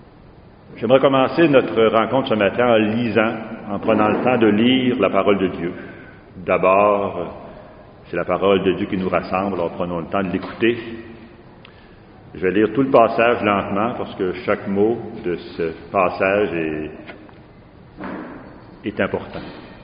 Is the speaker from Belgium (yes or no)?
no; Quebec, Canada; J'aime dire que je viens de la Beauce, parce que c'est le plus beau coin du pays.